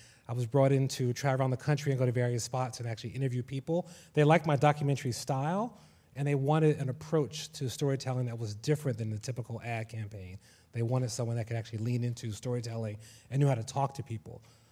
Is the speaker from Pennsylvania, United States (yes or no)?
yes; Philadelphia, Pennsylvania, United States; I grew up here in North Philadelphia.